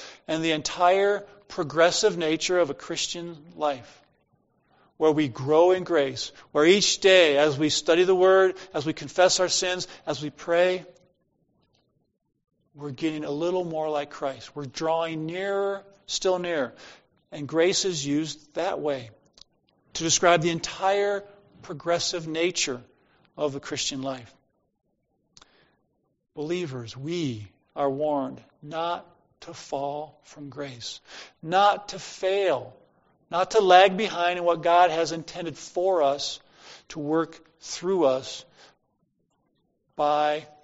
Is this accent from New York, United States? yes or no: no; Ohio, United States; Where I grew up in Ohio, no one cultivated. It's a cultivate.